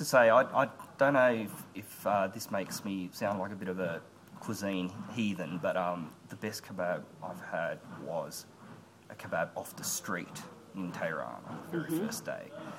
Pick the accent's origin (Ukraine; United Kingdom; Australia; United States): Australia; Sydney, New South Wales; Sure. I'm from Sydney, Australia, and I'm 32 years old.